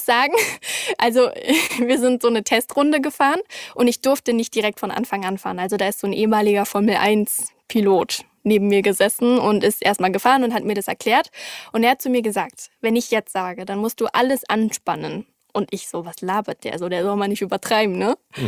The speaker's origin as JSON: {"language": "German", "region": "Brandenburg", "country": "Germany", "tie": "born or raised there", "said": "ich bin halt in Brandenburg groß geworden"}